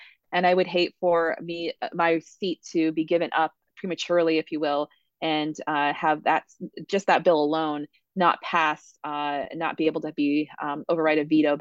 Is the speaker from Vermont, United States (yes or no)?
yes; Barre, Vermont, United States; I grew up in Barrie City, and I will tell you that it would be much harder to be unhoused on the streets of Barrie, where there's not a grocery store downtown